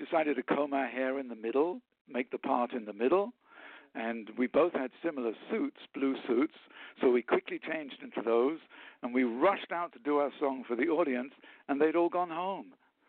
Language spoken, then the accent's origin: English; United Kingdom; moved away; And it was much easier to get into Canada, being a British subject. So I chose to go to Canada first, and that was, a walk in the park getting in.